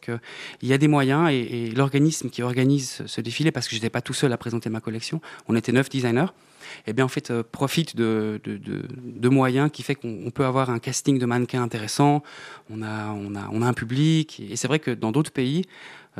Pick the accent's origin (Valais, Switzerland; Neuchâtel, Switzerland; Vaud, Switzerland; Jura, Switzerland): Jura, Switzerland; moi, je me sens jurassien avant de sentir Suisse, c'est clair.